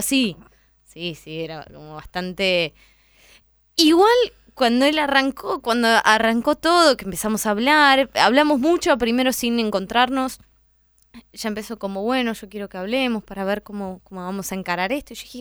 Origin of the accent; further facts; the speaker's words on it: Buenos Aires, Argentina; somos del mismo barrio, somos los dos de Mataderos. Mi familia, mis amigas siguen viviendo allá.